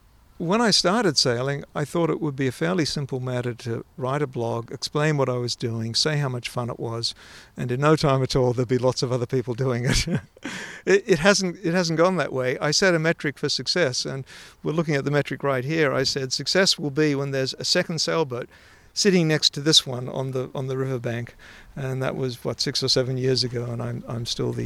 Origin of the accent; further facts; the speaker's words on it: Australia; moved away as an adult; now in Pittsburgh, United States; Well, I was born in Australia, and I grew up in Australia. Moved to Pittsburgh when I was about 30.